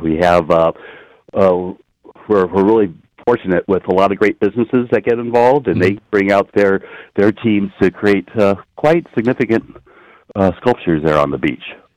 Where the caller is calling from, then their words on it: Manila, California, United States; Well, I'm from Manila, California, here in Humboldt County on Humboldt Bay.